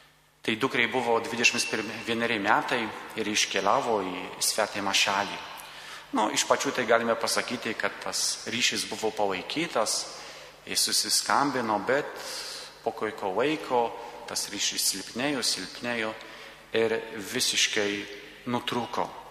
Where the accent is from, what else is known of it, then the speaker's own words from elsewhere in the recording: Poland; Lithuanian is a second language; aš esu iš Lenkijos, todėl man truputį sunku yra kalbėti lietuviškai